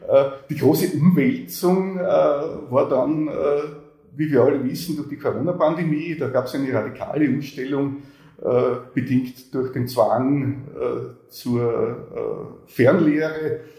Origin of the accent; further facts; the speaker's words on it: Styria, Austria; hierher gekommen an die Montanuniversität zurück in meine Heimatstadt. Und ich lebe jetzt, ich weiß nicht, sind es 100 Meter oder 150 Meter entfernt von der Wohnung, wo ich als kleines Kind gelebt habe.